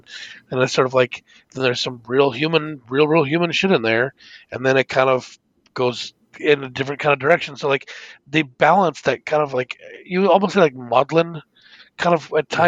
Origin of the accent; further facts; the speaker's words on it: Australia; it's because we're Australian.